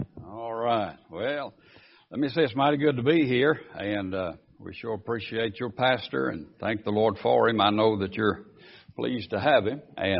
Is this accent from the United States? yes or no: yes; Kilgore, Texas, United States; moved away as an adult; also born or lived in Arkansas; I'm from Texas originally, and but anyway, we were there in Kilgore, Texas. My wife and I both born and raised in Kilgore, and but nonetheless, we Lord moved us to Arkansas